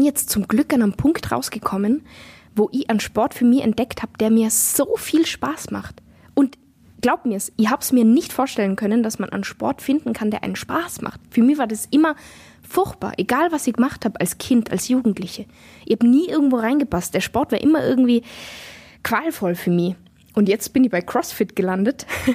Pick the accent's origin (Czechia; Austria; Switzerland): Austria; Innsbruck, Tyrol; now in Berlin, Germany; Und ich habe das schon mal in meiner Heimat Innsbruck gemacht und jetzt mache ich es auch in Berlin ganz häufig